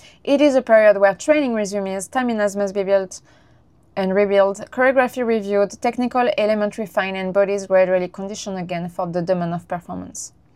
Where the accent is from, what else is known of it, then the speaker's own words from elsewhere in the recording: Saint-Nazaire, Pays de la Loire, France; I grew up in Saint-Nazaire in France, one of the French great shipbuilding cities. Ships were always part of the landscape of my childhood.